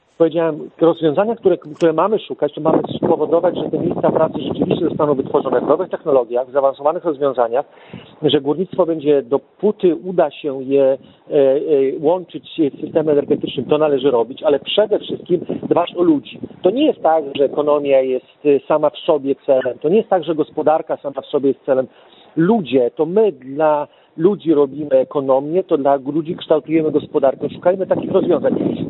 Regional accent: Podlaskie Voivodeship, Poland; Ja jestem z Suwalszczyzny i zawsze się śmieję, że Suwalszczyzna to jest część Śląska

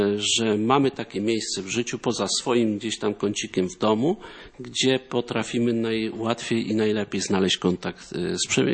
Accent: Świeradów-Zdrój, Lower Silesian Voivodeship, Poland; ja z Dolnego Śląska.

